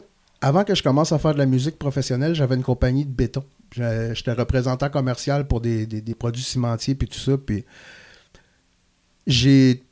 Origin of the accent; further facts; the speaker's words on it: Quebec, Canada; Puis je me revenais de la Gaspésie, qui est chez moi, mon patelin